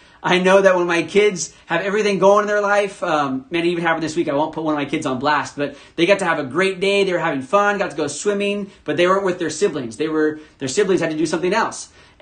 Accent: United States; And I realized how spoiled I am as an American, right? As an American, we have American food, but we also have Mexican food.

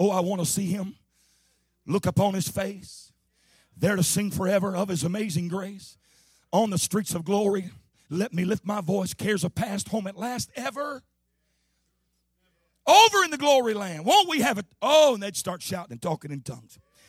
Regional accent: Missouri, United States; I remember as a kid growing up in the Boot Hill of Missouri, we'd sing those old songs, them ladies.

